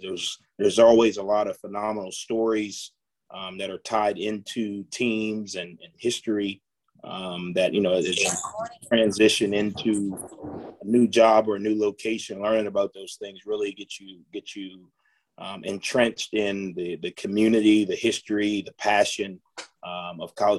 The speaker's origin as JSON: {"language": "English", "region": "Maryland", "country": "United States", "tie": "born or raised there", "said": "Yeah, I was, like you said, I grew up in Maryland"}